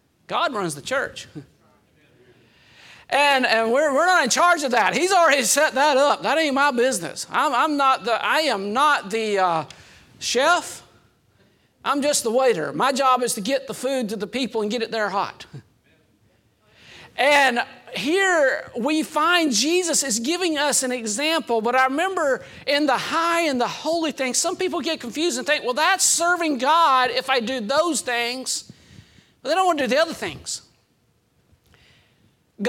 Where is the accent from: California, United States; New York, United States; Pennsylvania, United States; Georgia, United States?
Georgia, United States; I'm from Johnson County now, you know. I grew up in South Georgia, but now I've adopted Johnson County ways.